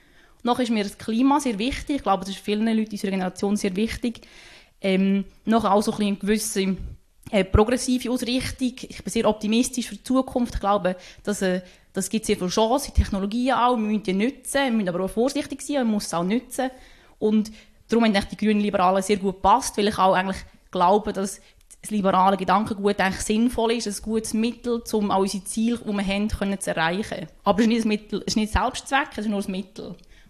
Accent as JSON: {"language": "German", "region": "Lucerne", "country": "Switzerland", "also_born_or_lived": "Geneva / China / Czech Republic", "lives_now": "Zug, Switzerland", "said": "Ich komme ursprünglich aus dem Kanton Luzern. Ich habe in Genf studiert. Ich habe schon vielen Orten in der Welt gelebt, in China und in Tschechien. Und ich habe im Zug ein wunderschönes Heim gefunden. Und ich bin jetzt hier fix."}